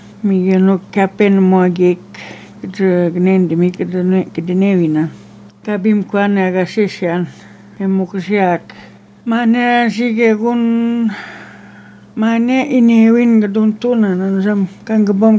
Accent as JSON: {"language": "English", "town": "Rapid Lake", "region": "Quebec", "country": "Canada", "said": "I'm from Rapid Lake, also known as Taganik. And we are known as Algonquins of Barry Lake and the people."}